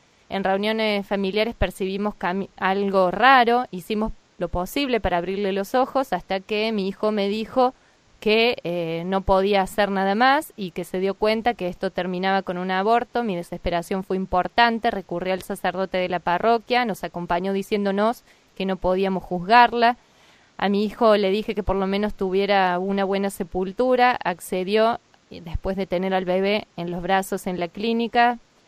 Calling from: Villa María, Córdoba, Argentina; de Villa María.

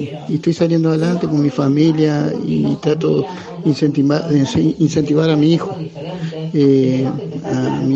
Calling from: Resistencia, Chaco, Argentina; de Resistencia Chaco

